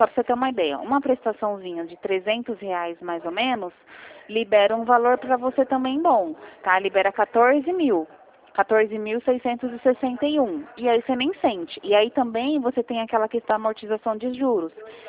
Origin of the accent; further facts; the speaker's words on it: Mogi Guaçu, São Paulo, Brazil; Eu sou de Mogi Guaçu.